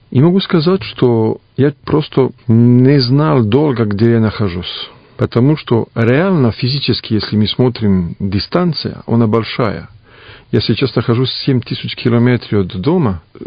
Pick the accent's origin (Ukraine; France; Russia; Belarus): France; Paris, Île-de-France; Russian is a second language; moved away as an adult; now in Serbia; Знаете, я родился в Париже, я там жил больше 32 лет. Потом приехал в Сербию во время бомбардировки